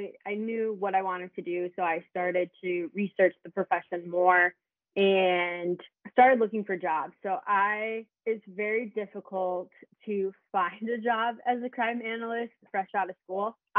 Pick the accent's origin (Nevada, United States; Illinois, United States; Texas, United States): Illinois, United States; Chicago; because I was from Chicago and I grew up in a suburb of Chicago, very, very dense population wise.